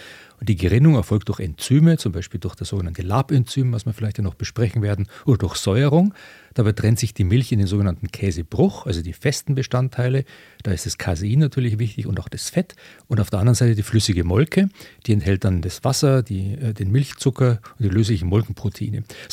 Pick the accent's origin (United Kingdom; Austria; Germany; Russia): Germany; Munich, Bavaria; dass ich als Münchner beim Leberkäse primär an den bayerischen Leberkäse denke.